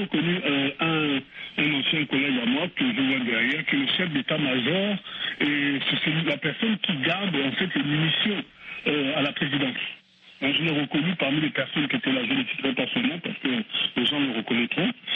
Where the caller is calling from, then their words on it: Montreal, Quebec, Canada; je suis poste de Tasmou, je suis à Montréal, au Canada.